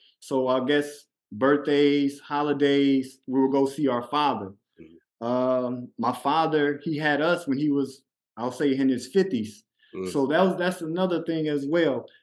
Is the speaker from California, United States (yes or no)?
yes; Compton, California, United States; joining the gang activity, growing up in Compton, California, and just running wild in the streets.